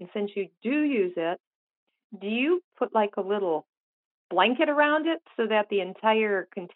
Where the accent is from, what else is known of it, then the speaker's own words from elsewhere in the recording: Kalamazoo, Michigan, United States; I'm from Kalamazoo, Michigan.